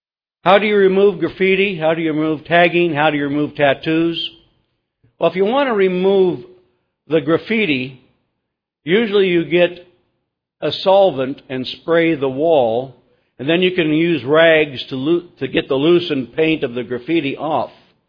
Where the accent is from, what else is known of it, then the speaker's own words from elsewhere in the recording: Wyoming, United States; Now, I come from Wyoming, and in that environment of Colorado, Wyoming, I've seen some rather unusual things that people would do to themselves as well